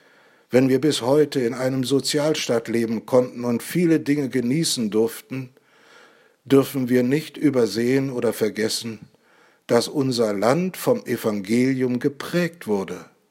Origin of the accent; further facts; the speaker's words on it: East Germany, Germany; Ich weiß, wovon ich rede. Ich komme aus der DDR und habe das Dritte Reich miterlebt.